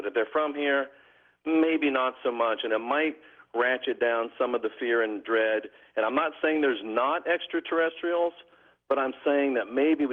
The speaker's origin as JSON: {"language": "English", "country": "United States", "said": "I'm an American. I'm a patriot. I served in the Air Force."}